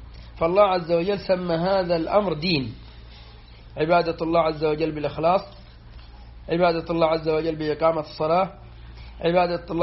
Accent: Yemen; وقد كانوا عندنا في اليمن يحلفون الناس والذي خلق القرآن

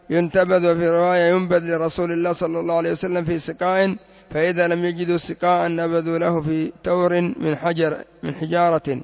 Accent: Yemen; مثل عندنا في اليمن كثير الآن لا يتورع عن القات

